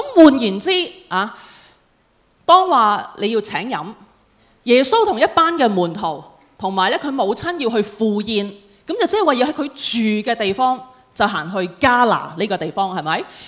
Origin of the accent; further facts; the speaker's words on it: China; 猶太人跟我們中國人很相似的